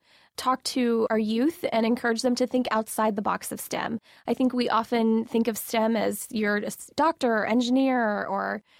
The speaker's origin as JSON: {"language": "English", "town": "Syracuse", "region": "New York", "country": "United States", "said": "I'm from Syracuse, New York. That's where my family is."}